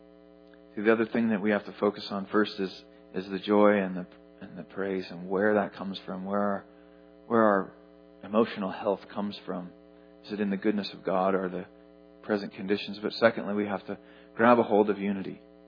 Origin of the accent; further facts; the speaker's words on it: United States; and I don't know, I'm American, so I can't speak as any other nationality.